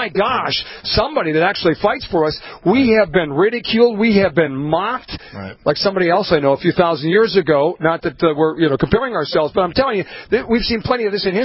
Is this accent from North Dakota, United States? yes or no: yes; North Dakota, United States; I'm from North Dakota, Minnesota boy.